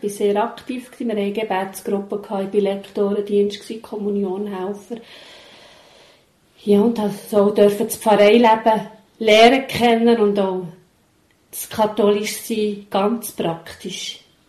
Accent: Bern, Switzerland; Also eben, wie man ja gehört, bin ich Bernerin und ich bin auch im Emmental aufgewachsen. Ich bin also auch reformiert aufgewachsen

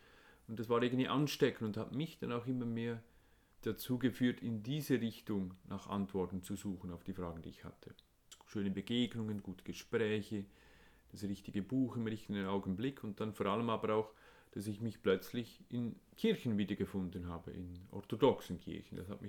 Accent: Schötz, Lucerne, Switzerland; Ich komme aus dem Luzerner Hinterland, aus Schötz, aus einer Bauernfamilie, sehr schöne Kindheit gehabt mit Eltern und Geschwistern, normal katholisch aufgewachsen, wie die meisten in unserem Dorf

